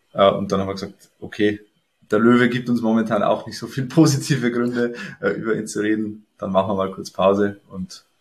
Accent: Bavaria, Germany; Und auf das lege ich Wert als Niederbayer, ja.

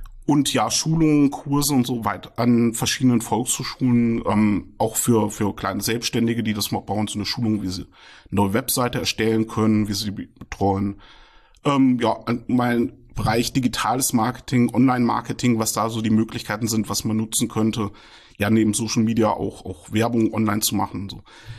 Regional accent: Fulda, Hesse, Germany; Ja, ich bin in Fulda geboren, war dann auch bis zum Abi und Zivildienst so etwa 2004 hier in Fulda sesshaft.

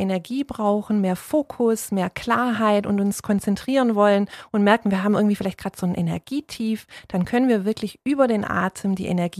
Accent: Balingen, Baden-Württemberg, Germany; born there; now in Dietingen, Germany; Ja, ich bin geboren in Balingen, habe aber mittlerweile seit 23 Jahren hier in Rottweil, genauer gesagt in Dietingen, meine Heimat gefunden.

